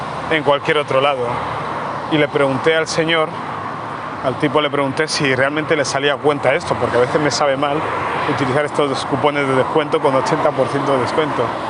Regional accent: Barcelona, Catalonia, Spain; aunque yo soy de Barcelona.

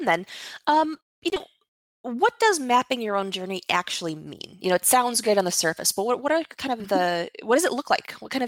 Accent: Buffalo, New York, United States; I know where all of those places you mentioned are because I grew up in Buffalo.

